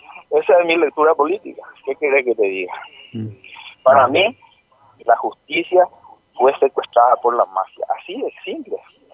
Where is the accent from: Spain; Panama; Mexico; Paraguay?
Paraguay; Yo, como paraguayo, en ese sentido, hago un llamado de conciencia a todos los compatriotas